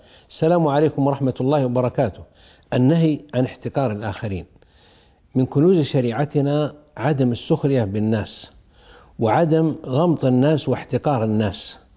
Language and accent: Arabic; Saudi Arabia; قمنا نسلم كسعوديين على بعض ونبارك